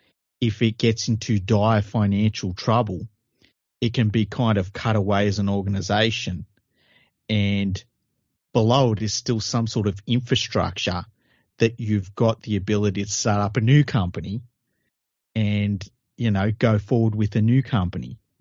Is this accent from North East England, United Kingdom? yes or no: no; Wales, United Kingdom; I am Welsh.